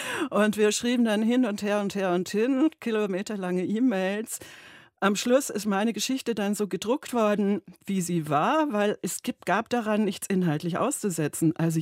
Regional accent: Stuttgart, Baden-Württemberg, Germany; born there; Aber die 60er und 70er Jahre waren jetzt nicht gerade von unglaublichem Fortschrittswillen geprägt, besonders nicht in Stuttgart

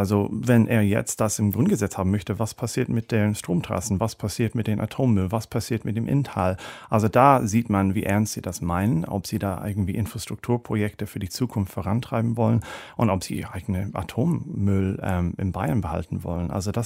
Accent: Ireland; German is a second language; Also es gab in letzter Woche viel bei uns in Irland, die gesagt haben, ist Boris Johnson der letzte Premierminister der Vereinigten Königreich

